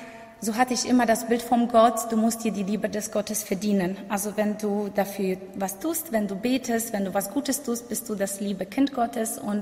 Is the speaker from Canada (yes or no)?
no; Poland; now in Germany; ich bin gebürtige Polin. Ich bin im Jahr 2000 mit meiner Mutter und mit meinem älteren Bruder von Polen nach Deutschland ausgewandert.